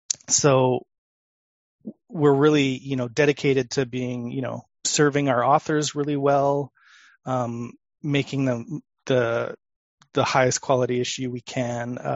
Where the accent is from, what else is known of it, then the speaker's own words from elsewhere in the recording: Canada; but I'm from Canada, and it aired on a Canadian television station.